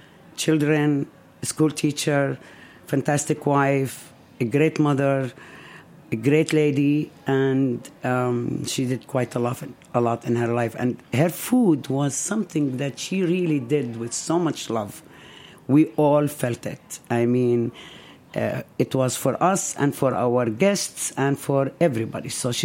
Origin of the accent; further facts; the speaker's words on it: Nazareth, Northern District, Israel; I'm from Nazareth.